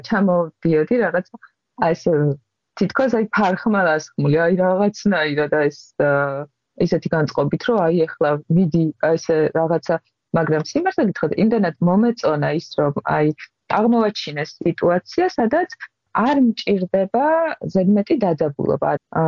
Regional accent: Mtskheta-Mtianeti, Georgia; ბუნებრივი ხევსური ვარ და ვიცოდი, რომ ჟანზე ანდრეზები არსებობდა

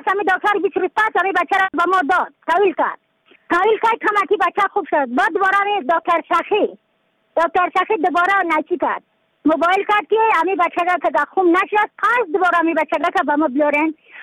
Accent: Badakhshan, Afghanistan; از بدخشان هستم، مرکز بدخشان، ولسوالی اتل پایان، قیره وینگ،

